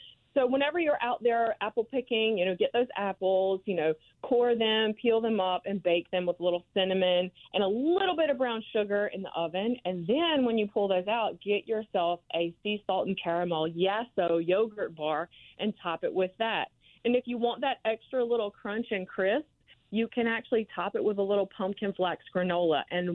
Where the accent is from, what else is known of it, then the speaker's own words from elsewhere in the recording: Bell, South Carolina, United States; Bell, South Carolina.